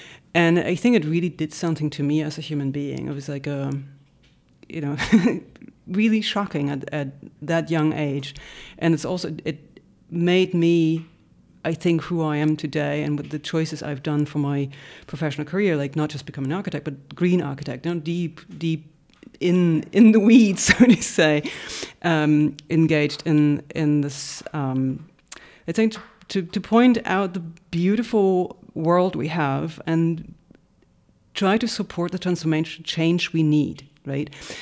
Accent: southern Germany, Germany; actually, by the way, I grew up in southern Germany, so very near to Austria.

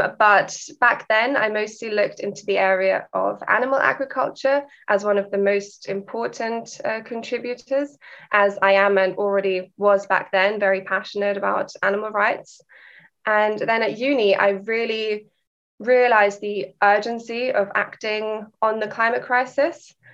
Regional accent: Vienna, Austria; also born or lived in United Kingdom; I grew up in Vienna, did all of my school years there. I then did my undergrad in the UK in Cambridge

